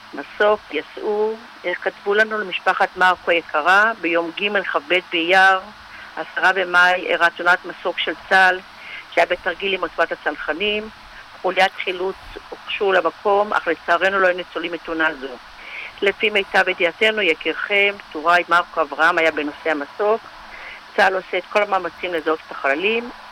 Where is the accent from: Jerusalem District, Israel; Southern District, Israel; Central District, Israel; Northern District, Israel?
Central District, Israel; Gan Yoshiya; מושב גן יושיה שבעמק חפר.